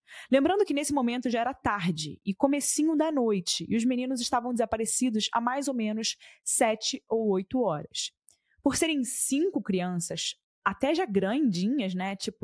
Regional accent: Rio de Janeiro, Brazil; eu cresci no Rio de Janeiro, né? No centro do Rio de Janeiro, na capital. Então, já no, na minha época, que eu cresci nos anos 2010

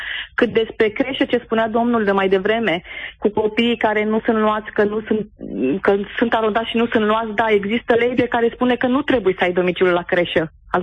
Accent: Sibiu, Sibiu County, Romania; de la Sibiu sunt.

